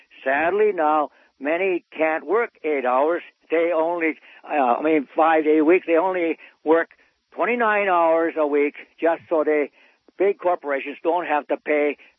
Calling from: Madison, Wisconsin, United States; And I'm from up there. I'm calling from Madison, Wisconsin

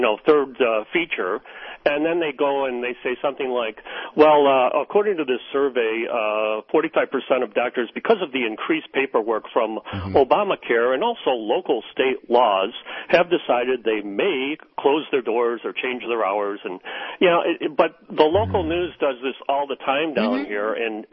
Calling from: Florida, United States; I'm calling from Florida.

